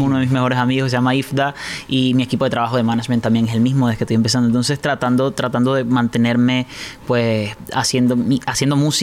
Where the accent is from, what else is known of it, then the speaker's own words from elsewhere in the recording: Barinas, Venezuela; yo soy de Barinas, soy de los llanos de Venezuela